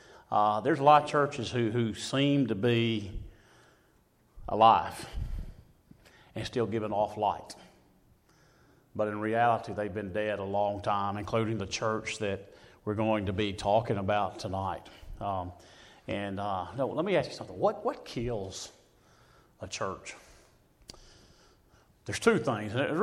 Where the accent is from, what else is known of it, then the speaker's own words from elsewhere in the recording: Mississippi, United States; I grew up in the Mississippi Delta, and the Mississippi Delta has a couple things.